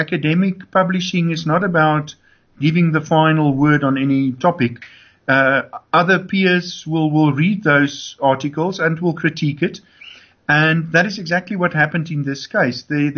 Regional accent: South Africa; Certainly, I think as a South African, I'm proud of Casta

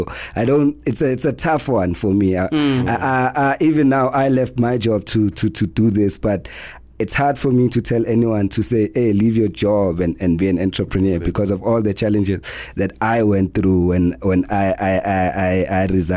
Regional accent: Fort Lauderdale, Florida, United States; I'm from Fort Lauderdale.

